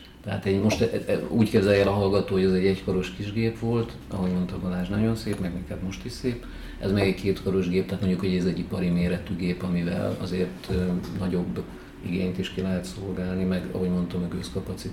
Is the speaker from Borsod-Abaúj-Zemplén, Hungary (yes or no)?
no; Budapest, Hungary; pesti vagyok.